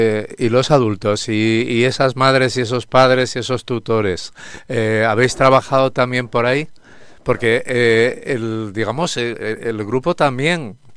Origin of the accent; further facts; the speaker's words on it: Lucena, Andalusia, Spain; yo que también soy de la zona aproximadamente, soy de Lucena, hay mucho olivo también por ahí